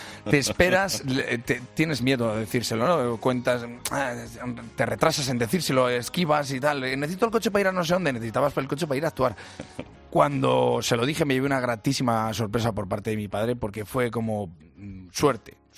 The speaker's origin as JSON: {"language": "Spanish", "town": "Casasola de Arión", "region": "Castile and León", "country": "Spain", "said": "Casasola de Arión, que es mi pueblo, o a Fermosella, que es el pueblo de mi mujer"}